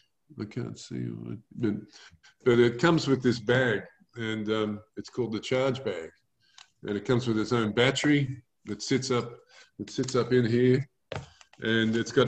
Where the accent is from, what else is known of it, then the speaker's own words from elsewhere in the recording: Geelong, Victoria, Australia; I'm doing it with a lot of cool people that I'm from Geelong, actually. It was made down there